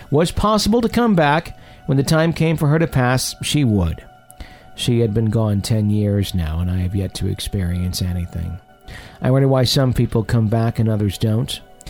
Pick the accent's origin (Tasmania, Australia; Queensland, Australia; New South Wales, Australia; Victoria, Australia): Tasmania, Australia; Forest; Well, I grew up in Tasmania in a small town called Forest.